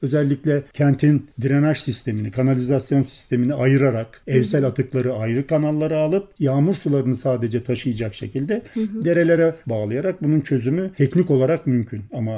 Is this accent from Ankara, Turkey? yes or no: yes; Ankara, Turkey; bir suyla ilgilenen bir Ankaralı olarak